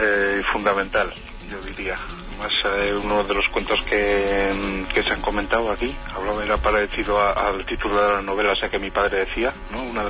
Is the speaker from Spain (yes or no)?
yes; Basque Country, Spain; que yo escribo desde aquí, soy vasco, ¿no?